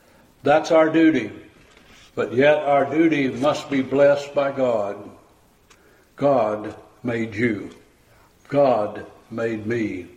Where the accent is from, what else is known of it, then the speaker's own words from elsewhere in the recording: Missouri, United States; I'm from Missouri. You got to show me.